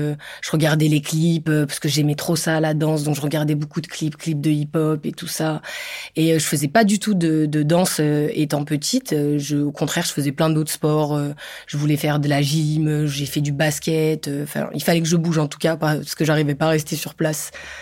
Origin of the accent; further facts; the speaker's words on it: Lyon, Auvergne-Rhône-Alpes, France; je suis née à Lyon, d'une famille de 5 personnes, avec 2 grands frères. J'ai vécu toute ma vie à Lyon, donc produit 100% lyonnais, mais qui a bougé un peu dans différents arrondissements de Lyon.